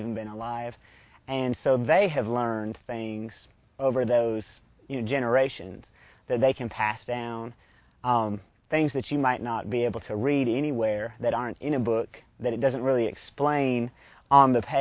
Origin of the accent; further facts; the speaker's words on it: Utah, United States; I grew up in Utah.